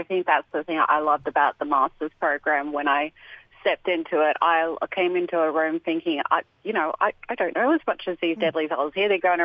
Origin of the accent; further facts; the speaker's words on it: Queensland, Australia; I'm a proud Mal and Jolly woman from Yugambeh Country in southeast Queensland.